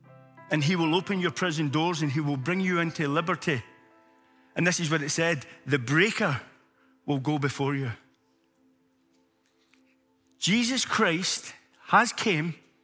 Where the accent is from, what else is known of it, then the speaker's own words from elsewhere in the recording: Glasgow, Scotland, United Kingdom; I'm a Glaswegian, I'm hard.